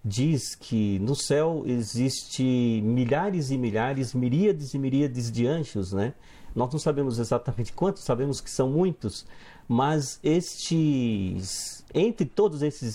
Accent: Minas Gerais, Brazil; Minas Gerais.

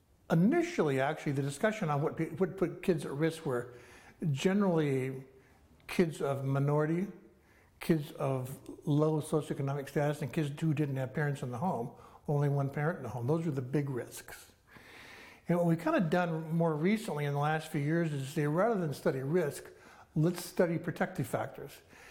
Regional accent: Idaho, United States; So when it snows in my hometown, where I live in North Idaho

